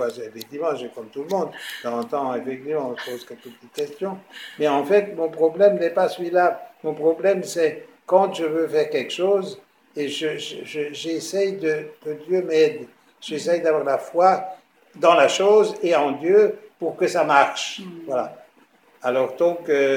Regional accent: Grand Est, France; je suis originaire d'Alsace, comme Albert Schweitzer.

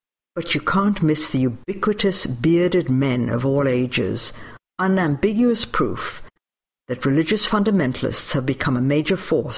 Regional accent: Pakistan; When I was growing up in Pakistan, education was accessible to anybody who really wanted it.

